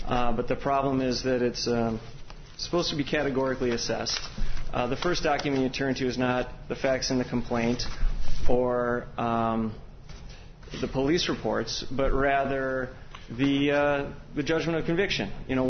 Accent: Madison, Wisconsin, United States; I'm from Madison, Wisconsin.

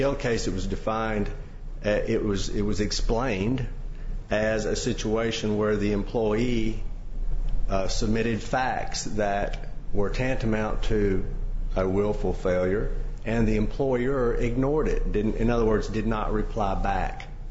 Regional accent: Hot Springs, Arkansas, United States; from Hot Springs, Arkansas.

